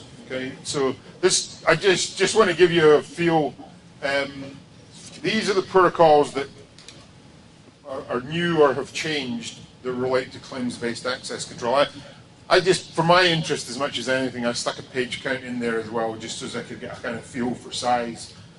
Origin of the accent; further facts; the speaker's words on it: Scotland, United Kingdom; I'm a Scotsman